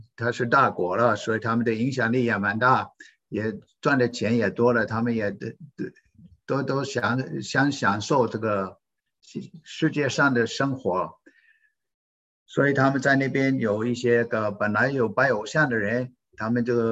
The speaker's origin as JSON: {"language": "Chinese", "country": "United States", "tie": "born or raised there", "said": "我本来这个虽然是美国土生土长的，到21岁的时候，还没有信主的那个时候"}